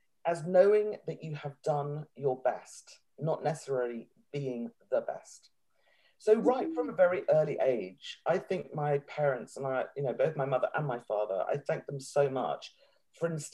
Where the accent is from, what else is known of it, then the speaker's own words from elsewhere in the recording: Hong Kong; So in some ways I was, you know, a minority because I grew up in Hong Kong.